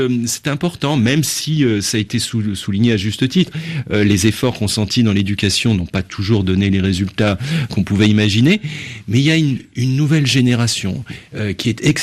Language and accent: French; France; Alors, comme moi je suis français